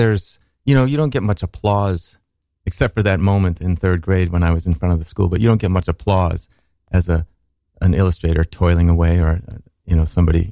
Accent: Minneapolis, Minnesota, United States; We grew up in Minnesota and, we have, we went to Catholic church. We went to public school. My parents, were left leaning and we did I say Minneapolis? I said Minnesota, but we were in Minneapolis, and it was, I think, a good upbringing.

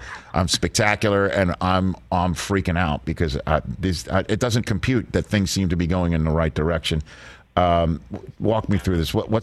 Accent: Staten Island, New York, United States; I'm from Staten Island, New York.

